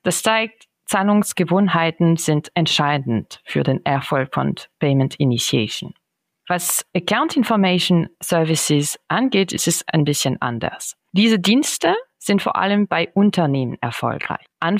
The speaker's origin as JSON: {"language": "German", "country": "France", "second_language": "German", "said": "Ich komme aus Frankreich, wie es man wahrscheinlich hören kann."}